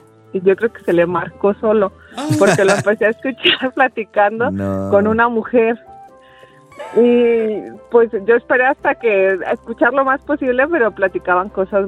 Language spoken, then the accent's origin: Spanish; Guadalajara, Jalisco, Mexico; pero me ofrecen otro trabajo en Aguascalientes, yo soy de Guadalajara.